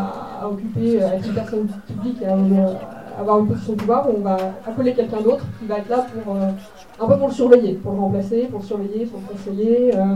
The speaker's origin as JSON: {"language": "French", "region": "Bourgogne-Franche-Comté", "country": "France", "said": "J'ai 27 ans, je suis originaire de Saône-et-Loire, donc pas très très loin d'ici."}